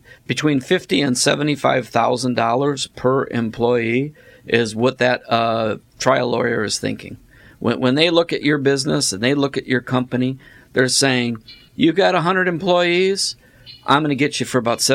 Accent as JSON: {"language": "English", "town": "Detroit", "region": "Michigan", "country": "United States", "tie": "born or raised there", "said": "Well, many years ago when I was a young man, growing up in the Detroit area."}